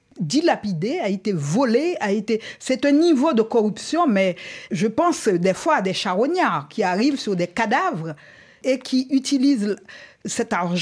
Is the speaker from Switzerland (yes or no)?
no; Haiti; il faut d'abord faire notre autocritique en tant qu'Haïtien.